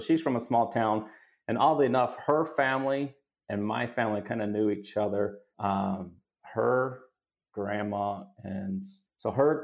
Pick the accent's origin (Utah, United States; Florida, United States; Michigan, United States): Utah, United States; West Valley City; also born or lived in Salt Lake City / Waco; I was born in Utah. I was born up in Salt Lake. I was raised most of my life since second grade in West Valley City, just below the USANA Amphitheater and Frito-Lay plant.